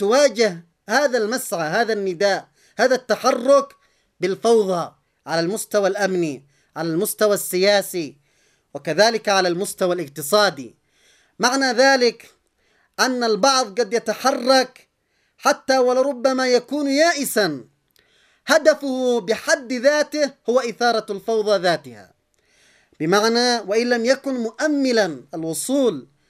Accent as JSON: {"language": "Arabic", "country": "Yemen", "said": "الذي يجب أن نفكر به جميعا كيمنيين من كل القوى ومن كل المناطق"}